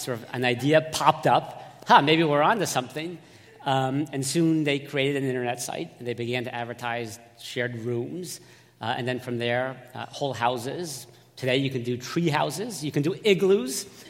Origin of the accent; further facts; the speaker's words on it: New England, United States; As you mentioned, I am from New England. Grew up listening to BUR.